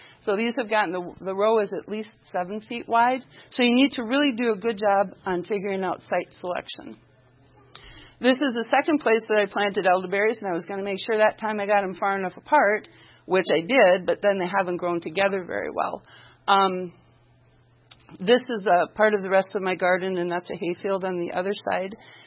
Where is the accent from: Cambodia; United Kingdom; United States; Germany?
United States; Green Bay, Wisconsin; We are from Green Bay, Wisconsin. We own and operate a certified organic farm.